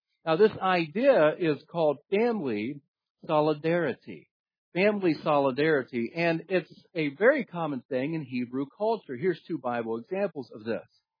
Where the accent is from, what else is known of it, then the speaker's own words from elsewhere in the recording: United States; born there; The reason I was born in America is because of what he had done.